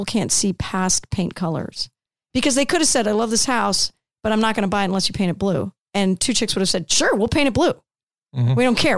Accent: Indiana, United States; That seems silly because … from Indiana.

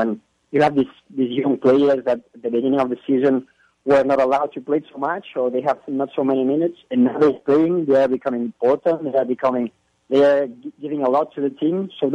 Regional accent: Barcelona, Catalonia, Spain; English is a second language; moved away as an adult; now in Houston, United States; I was born in Barcelona in Spain. I always lived there, so I know that scenario.

